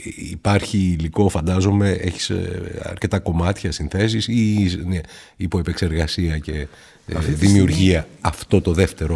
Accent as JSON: {"language": "Greek", "country": "Greece", "said": "εδώ στην Ελλάδα, με τα χαρακτηριστικά τα αντιφατικά που έχουμε ως Έλληνες ανάμεσα στη Δύση και την Ανατολή."}